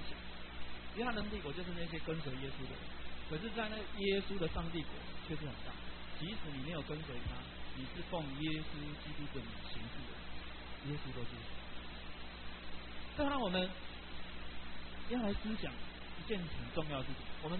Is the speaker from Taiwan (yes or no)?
yes; Taiwan; 我们台湾人感受都很清楚